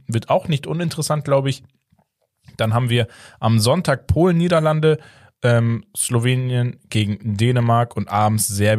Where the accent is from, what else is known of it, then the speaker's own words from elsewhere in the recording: Portugal; Als Portugiese sowieso, die Spanier eher.